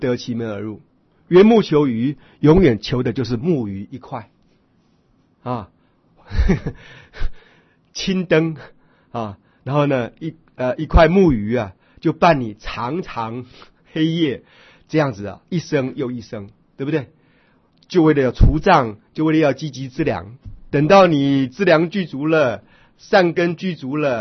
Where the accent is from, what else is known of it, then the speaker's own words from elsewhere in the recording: Taiwan; 这是我们台湾话很离俗不太好听的话